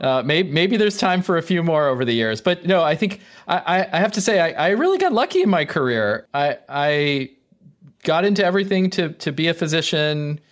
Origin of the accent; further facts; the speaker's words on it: Studio City, California, United States; Well, I'm from Studio City originally, so it's in my blood.